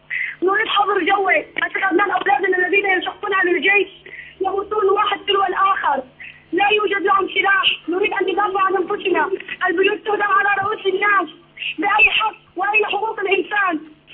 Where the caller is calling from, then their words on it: Homs, Homs Governorate, Syria; وتخيلتك في حمص وفي حما معانا محتفلين